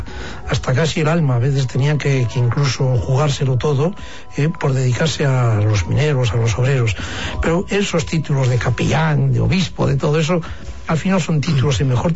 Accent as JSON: {"language": "Spanish", "town": "La Rebollada", "region": "Asturias", "country": "Spain", "tie": "born or raised there", "said": "Un cura mío del pueblo de La Rebollada."}